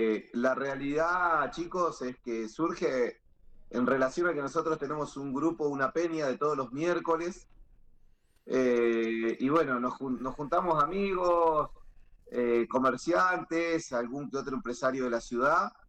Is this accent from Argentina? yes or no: yes; Río Negro, Argentina; si somos rionegrinos, somos de la Patagonia y bien argentinos